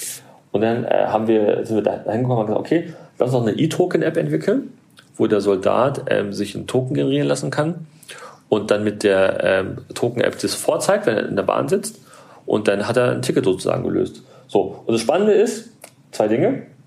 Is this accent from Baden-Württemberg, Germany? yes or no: no; Berlin, Germany; Ich bin aus Berlin, ne, da braucht man das nicht.